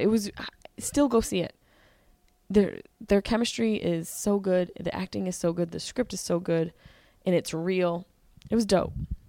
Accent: United States; I'm such an American for not being able to differentiate.

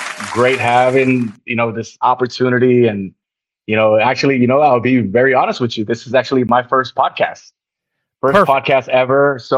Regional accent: Los Angeles, California, United States; So I'm a Los Angeles kid. I'm an LA kid, the Cali kid. I grew up in LA. I come from an immigrant family, born and raised in LA, grew up.

